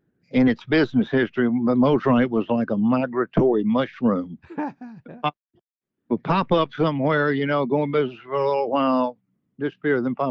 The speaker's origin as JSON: {"language": "English", "town": "Montgomery", "region": "Alabama", "country": "United States", "tie": "born or raised there", "said": "there's a couple of music stores in Montgomery, Alabama, which is my hometown."}